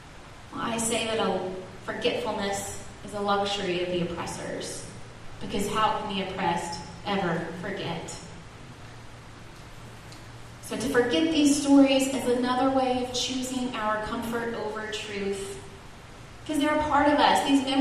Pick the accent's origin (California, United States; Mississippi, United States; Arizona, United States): Mississippi, United States; I grew up in Mississippi, and I'm ashamed of stories like this.